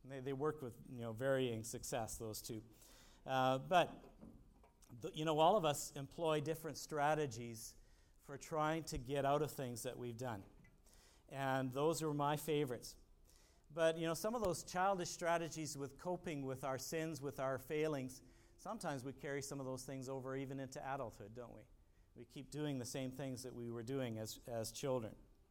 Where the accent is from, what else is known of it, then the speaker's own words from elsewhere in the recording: Canada; I'm Canadian. And as we all know, Canadians are nice. And they're polite, right?